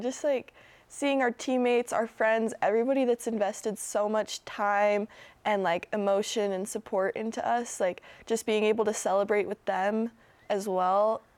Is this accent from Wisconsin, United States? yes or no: no; California, United States; I'm from California, so like I wouldn't think that I'd like them that much